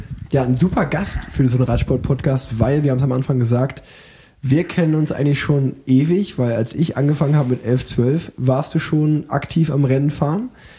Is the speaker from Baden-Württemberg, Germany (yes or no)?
no; Unna, North Rhine-Westphalia, Germany; born there; Und ich komme ja gebürtig aus Unna